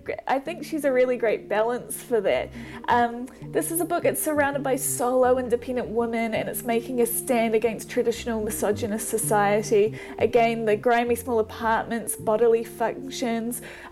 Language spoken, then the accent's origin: English; Dunedin, Otago, New Zealand; which maybe when I was young, I was growing up in South Dunedin